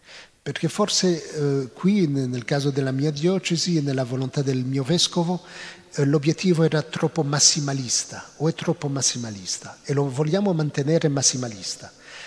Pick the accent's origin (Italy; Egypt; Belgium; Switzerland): Belgium; in un contesto come quello del mio paese, in Belgio, una chiesa molto secolarizzata